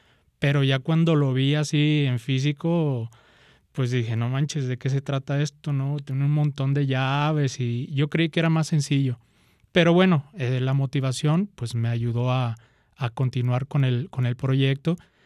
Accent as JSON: {"language": "Spanish", "town": "Tepatitlán de Morelos", "region": "Jalisco", "country": "Mexico", "tie": "born or raised there", "said": "yo soy oriundo de Tepatitlán de Morelos. Entonces, lamentable o afortunadamente, allí hay muy pocos músicos, o cuando yo vivía allí, había muy pocos músicos"}